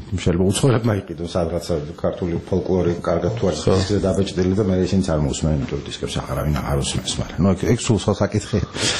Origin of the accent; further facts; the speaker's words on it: Western Georgia, Georgia; მე თვითონ ახლა დასავლეთ საქართველოსიდან ვარ ბაღდადში მაქვს ოფერი და ქუთაისშიც რამე ხნის წინ ერთი წელი მიწევდა ხოლმე ძალიან ხშირად ყოფნა